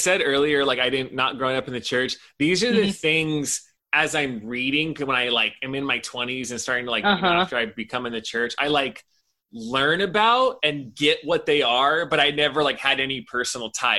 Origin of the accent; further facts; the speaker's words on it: Temple City, California, United States; born there; You know, I was born in Temple City.